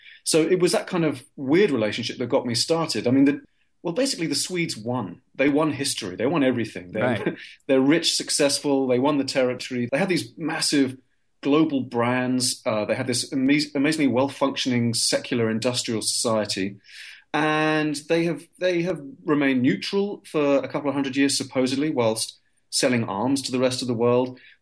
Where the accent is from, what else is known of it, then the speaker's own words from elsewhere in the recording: England, United Kingdom; I'm English, right? So I'm used to these rather baroque, extreme forms of manners